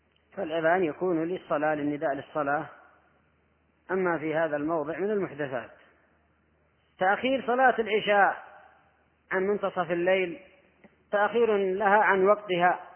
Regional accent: Hadramaut, Yemen; ومن العادات أيضا عندنا في حضرموت في هذا الشهر المبارك

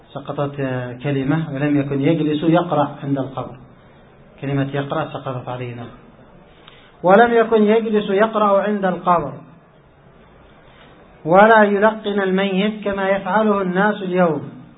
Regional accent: Yemen; إذن هذه بدعة شامية بدأت من أهل الشام ثم انتقلت، لأن موجودة عندنا في اليمن

